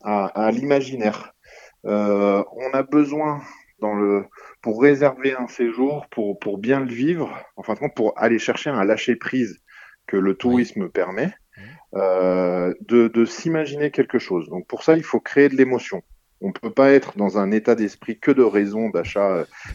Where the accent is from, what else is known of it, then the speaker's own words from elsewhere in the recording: Grenoble, Auvergne-Rhône-Alpes, France; je suis natif de Grenoble.